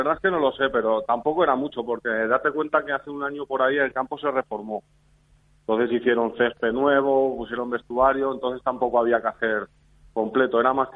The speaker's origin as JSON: {"language": "Spanish", "town": "Utrillas", "region": "Aragon", "country": "Spain", "said": "Yo, por ejemplo, soy del pueblo de Utrillas."}